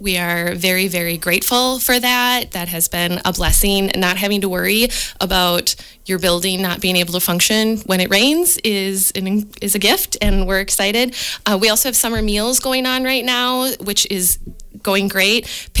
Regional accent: Waunakee, Wisconsin, United States; I grew up in Waniwok and then have taught for Dells and Reedsburg.

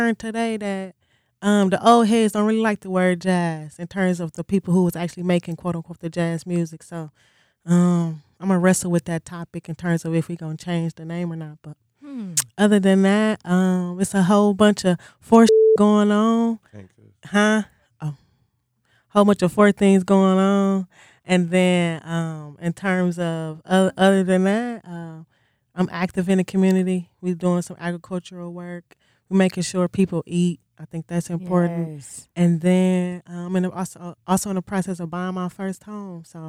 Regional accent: Milwaukee, Wisconsin, United States; owner and operator of Faux Walkie. I'm born and raised in Milwaukee

